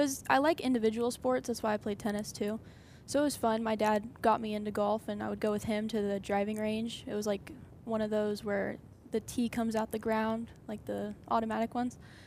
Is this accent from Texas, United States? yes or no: yes; Lubbock, Texas, United States; And then when I grew up in Lubbock, Texas. And then when we moved to Arizona is when I finally picked up a golf club and tried it out.